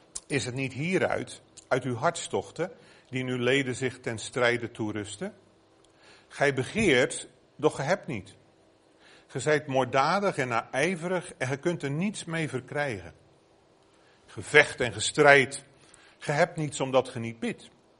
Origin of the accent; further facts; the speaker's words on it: Flanders, Belgium; zoals ze bij ons in Vlaanderen zeggen.